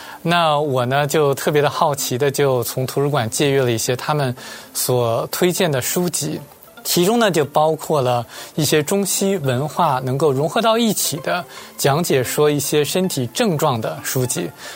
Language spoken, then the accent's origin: Chinese; Beijing, China; now in Los Angeles, United States; 我现在是洛杉矶的法庭翻译。我出生于北京，在北京读的小学和初中。